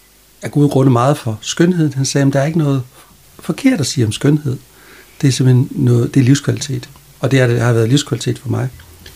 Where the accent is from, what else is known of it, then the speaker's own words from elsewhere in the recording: Frederikshavn, North Denmark Region, Denmark; Jeg er født i 1964 fra Frederikshavn, og på siden af Faldstationen, Norgesvej, boede vi fra jeg var 5 år, og til jeg flyttede hjemmefra, som jeg var 18 år